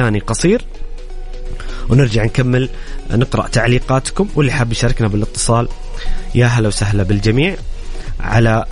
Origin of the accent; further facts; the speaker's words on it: Saudi Arabia; وحنا كشارع سعودي، نتكلم كمواطنين سعوديين نحب المنتخب